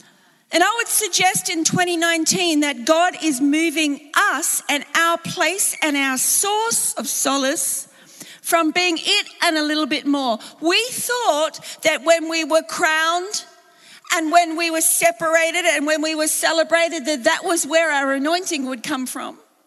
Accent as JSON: {"language": "English", "country": "Australia", "tie": "born or raised there", "said": "which in my heart, as an Australian that was brought up on a lovely beach, makes me feel very relaxed."}